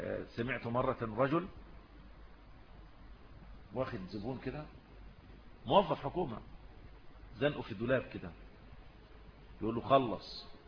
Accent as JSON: {"language": "Arabic", "country": "Egypt"}